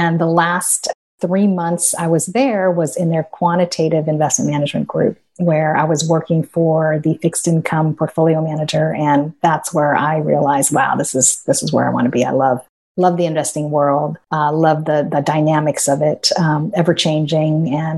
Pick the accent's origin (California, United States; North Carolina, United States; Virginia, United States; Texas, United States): California, United States; South Pasadena; also born or lived in Los Angeles / Orange County; I was born in Los Angeles, California. My parents emigrated to the U.S. in the 1950s. My mom is originally from China. My dad actually was born in the Philippines. And so my early childhood was spent in South Pasadena.